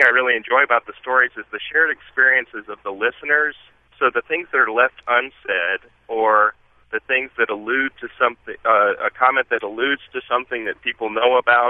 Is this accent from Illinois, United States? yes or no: no; Louisiana, United States; also born or lived in East Africa; now in Nashville, United States; Hey, I grew up living in East Africa and in a small town in Louisiana and visiting family in the panhandle of Texas.